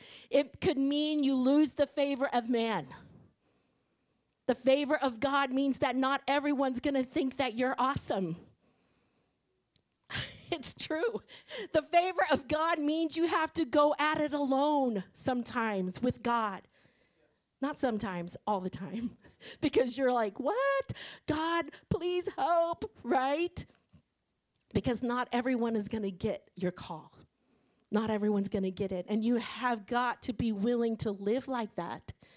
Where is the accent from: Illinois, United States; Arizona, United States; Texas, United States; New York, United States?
Illinois, United States; now in Maui, United States; Because I was the oldest of five, okay, and no one else had ever left the family before, and I'm from Illinois